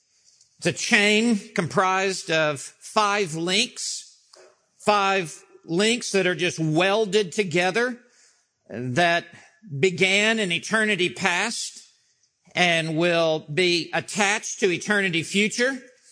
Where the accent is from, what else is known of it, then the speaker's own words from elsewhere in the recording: Memphis, Tennessee, United States; When I was a young boy, I grew up in Memphis, Tennessee. My father was a professor in medical school, and we moved there when I had just finished my seventh grade.